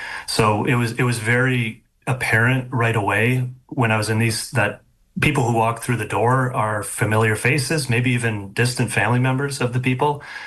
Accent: Chisholm, Minnesota, United States; I grew up in Chisholm, Minnesota, and my first job was actually at a grocery store at Jubilee Foods, which is still around.

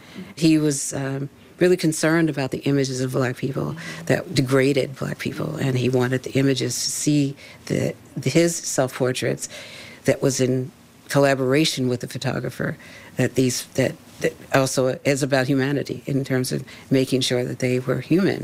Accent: Philadelphia, Pennsylvania, United States; I grew up in Philadelphia, in North Philly. My mom had a beauty shop.

